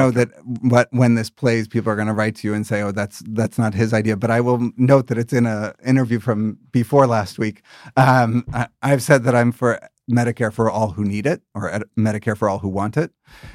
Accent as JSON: {"language": "English", "country": "United States", "said": "as an American representing our country overseas, you feel both the tragedy of the loss of your fellow Americans"}